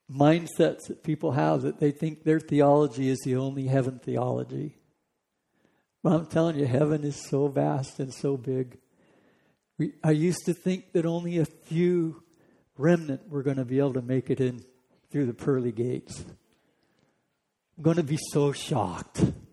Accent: California, United States; I grew up in Sasquatch area in Northern California

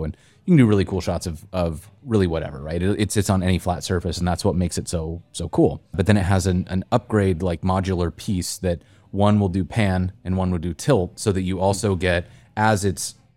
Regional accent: Montana, United States; I grew up in Montana. My dad used to make me go camping

